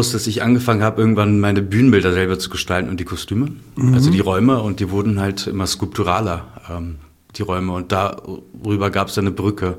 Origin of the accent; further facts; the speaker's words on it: Berlin, Germany; Hier in Kreuzberg